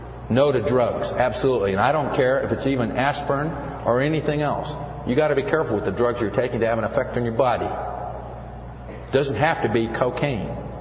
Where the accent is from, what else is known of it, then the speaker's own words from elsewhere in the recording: Midwest, United States; accent: Midwestern; And I'm sorry for my Midwestern accent. I don't say breakfast right.